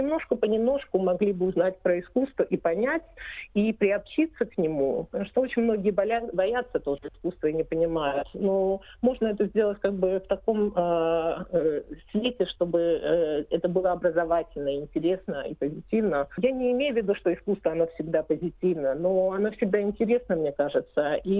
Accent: Georgia; Я сама из Грузии

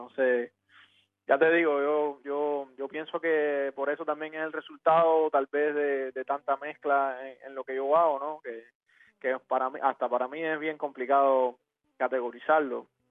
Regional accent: Cuba; tocar música con la que yo crecí, con la que nací escuchando en Cuba, música tradicional cubana, y hacerla a mi manera

